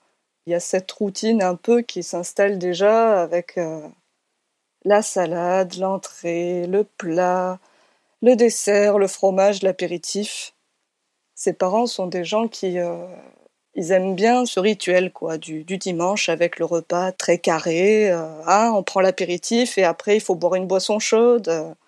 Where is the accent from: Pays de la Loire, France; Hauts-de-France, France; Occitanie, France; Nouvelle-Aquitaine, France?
Occitanie, France; Nîmes; Donc, je suis originaire de Nîmes à la base